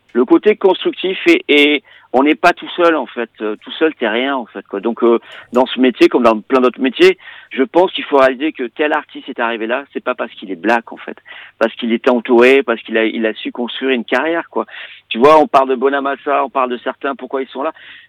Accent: France; je suis français, et parce que des fois, je suis pas black

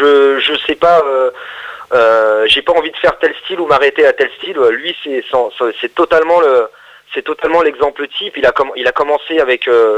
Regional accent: France; peut-être qu'il n'est pas, assez connu, reconnu par chez nous en France

